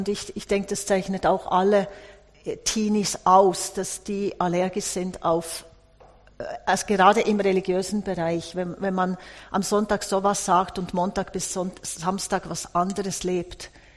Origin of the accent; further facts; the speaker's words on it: Thun, Bern, Switzerland; Ich bin in Thun, also am Thunesee aufgewachsen. Und dort ist das ja reformiert.